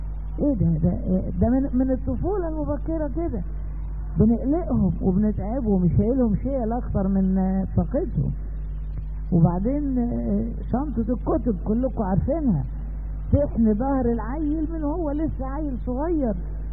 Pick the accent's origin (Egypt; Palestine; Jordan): Egypt; في بلدنا مصر ام الدنيا،